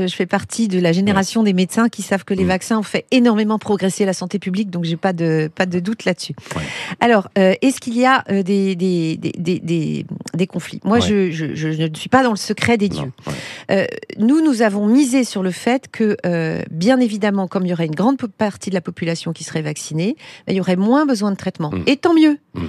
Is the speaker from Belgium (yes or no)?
no; France; Alors, on est français